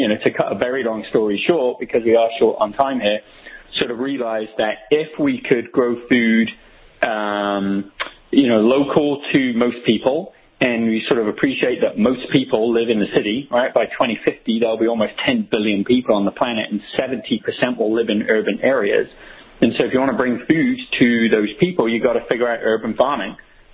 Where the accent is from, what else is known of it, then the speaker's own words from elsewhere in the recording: England, United Kingdom; moved away as an adult; now in United States; I grew up in England, you know, by virtue of the fact that the country's pretty small, almost everything is local. And, you know, when I moved to the U.S. 14, 15 years ago